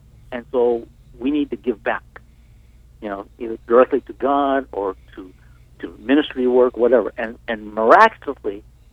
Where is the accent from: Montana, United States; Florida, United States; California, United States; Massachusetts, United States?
California, United States; now in Hawaii, United States; I was raised primarily in California, and I was not raised in a Christian home.